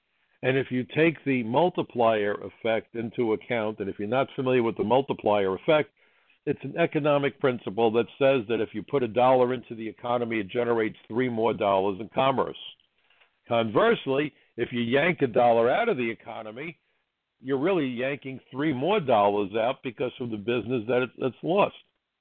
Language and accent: English; United States; but I'm not a conservative, and I don't make any bones about it, but I'm an American.